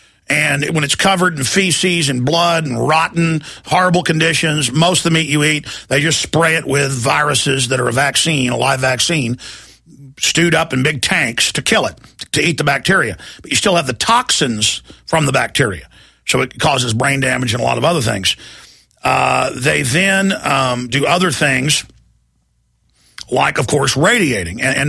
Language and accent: English; Rockwall, Texas, United States; born or raised there